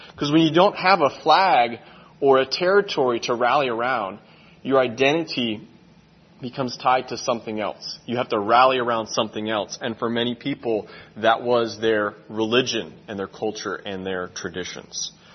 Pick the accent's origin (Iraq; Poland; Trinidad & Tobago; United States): Poland; So growing up in Poland, it was just normal